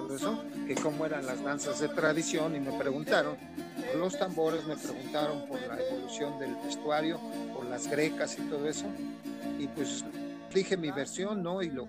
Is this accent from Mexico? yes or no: yes; Mexico; ya no nos quiere interesar tanto el historial de dónde venimos nosotros como mexicanos